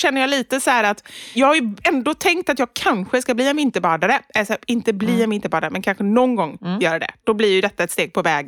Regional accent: Gothenburg, Västra Götaland County, Sweden; Även om jag är göteborgare

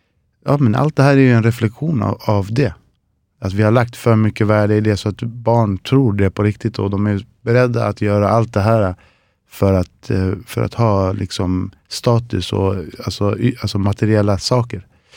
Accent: southern Chile, Chile; Swedish is a second language; now in Sweden; Jag kommer från södra Chile, så vi har massa träd.

